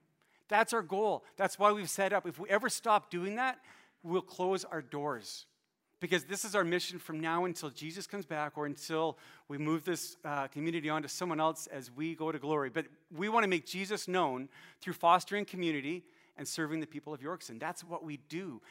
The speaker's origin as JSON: {"language": "English", "town": "Calgary", "region": "Alberta", "country": "Canada", "said": "So I came from Calgary, went there when I first went to college"}